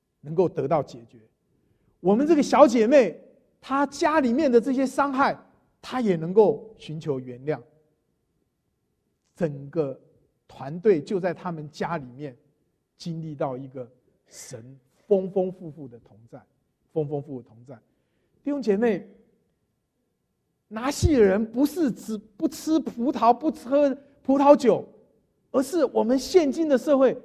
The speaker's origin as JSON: {"language": "Chinese", "country": "Taiwan", "said": "欺负我们台湾人哈"}